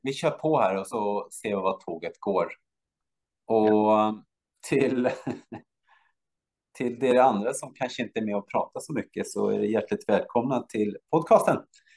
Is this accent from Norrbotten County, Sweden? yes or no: no; Gustavsberg, Stockholm County, Sweden; jag är från Stockholm, jag är från en ort som heter Gustavsberg. Ligger 20 kilometer utanför Stockholm